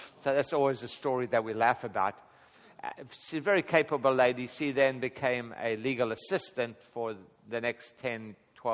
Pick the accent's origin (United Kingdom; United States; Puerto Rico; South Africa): South Africa; being born and raised in South Africa